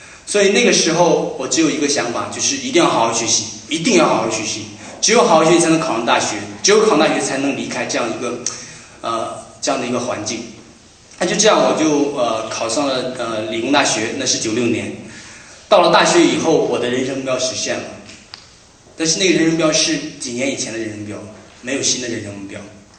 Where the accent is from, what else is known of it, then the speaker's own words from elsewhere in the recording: Heilongjiang, China; 那个时候在大陆，因为我是来自黑龙江，是一个小城市